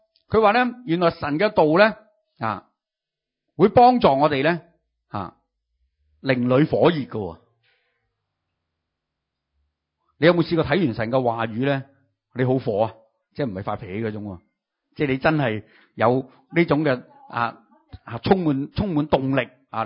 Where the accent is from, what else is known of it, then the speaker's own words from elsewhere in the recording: Hong Kong; 即係我哋香港人都应该有啲熟悉係咪